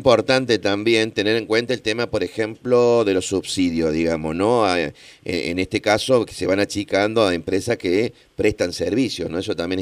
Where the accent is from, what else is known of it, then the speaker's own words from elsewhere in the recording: Córdoba, Argentina; Pienso como cordobés